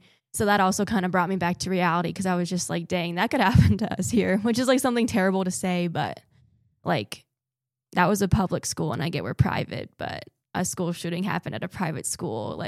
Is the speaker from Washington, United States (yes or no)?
yes; Washington, United States; I am studying history with minors in international relations and Catholic studies, and I'm from Western Washington. I think that's pretty important about who I am.